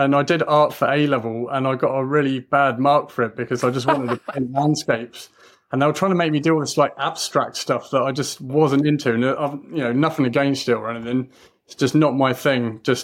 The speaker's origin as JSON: {"language": "English", "region": "England", "country": "United Kingdom", "tie": "born or raised there", "said": "I grew up in England"}